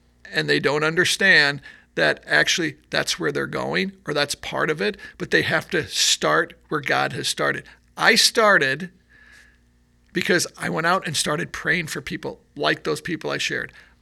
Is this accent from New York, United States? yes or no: yes; New York, United States; And I'm from New York, but you know, I'm not really thinking much of it.